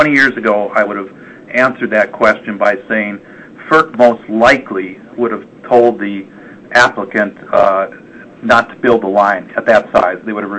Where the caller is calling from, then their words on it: Washington, District of Columbia, United States; I'm on from Washington, D.C.